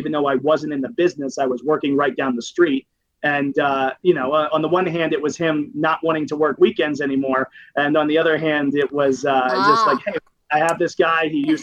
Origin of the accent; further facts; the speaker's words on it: Beltsville, Maryland, United States; So I grew up in Calverton in Beltsville. So it's sort of right on the Prince George's County, Montgomery County line.